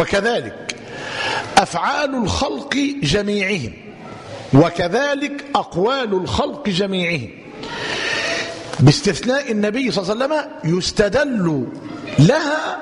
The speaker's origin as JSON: {"language": "Arabic", "country": "Egypt"}